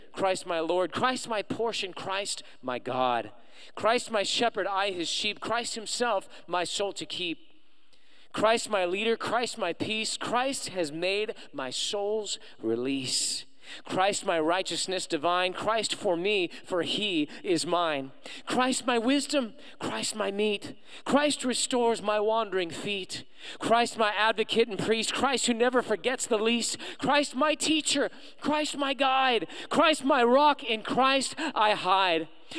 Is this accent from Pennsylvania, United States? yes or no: no; Moreno Valley, California, United States; Man, I'm just here, a little kid from the IE. I was born in Moreno Valley.